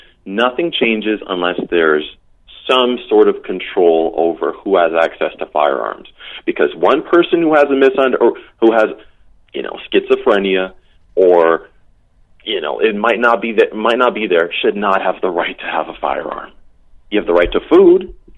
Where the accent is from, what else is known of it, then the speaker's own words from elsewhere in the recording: Canada; So as a Canadian, I can say, like, well, maybe there needs to be some change to the system.